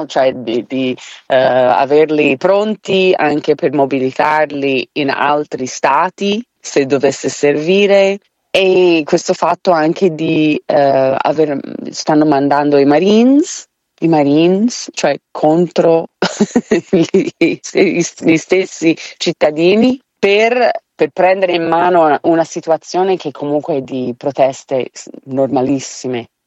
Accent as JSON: {"language": "Italian", "region": "New Jersey", "country": "United States", "moved": "yes", "lives_now": "Florence, Italy", "said": "io sono originariamente dal New Jersey, uno stato vicino a New York negli Stati Uniti, e abito a Firenze da più di 30 anni."}